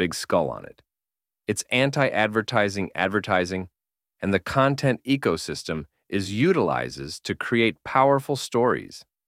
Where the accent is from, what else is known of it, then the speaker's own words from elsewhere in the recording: Austria; English is a second language; Not only it comes out of my home country, Austria.